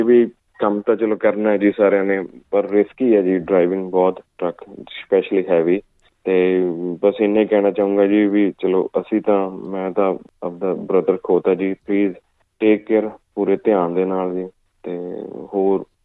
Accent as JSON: {"language": "Punjabi", "town": "Qila Raipur", "region": "Punjab", "country": "India", "tie": "born or raised there", "said": "ਹਾਂਜੀ, ਸਾਡੇ ਪਿੰਡ ਲੁਧਿਆਣੇ ਜ਼ਿਲ੍ਹੇ ਦੇ ਵਿੱਚ ਹੈ ਜੀ, ਕਿਲਾ ਰਾਏਪੁਰ।"}